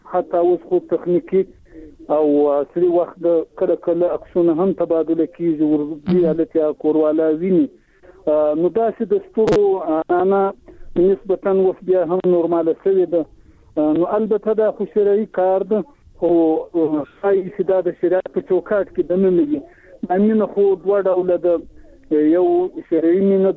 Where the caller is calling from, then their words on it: Zabul, Afghanistan; د زابل چاجي څخه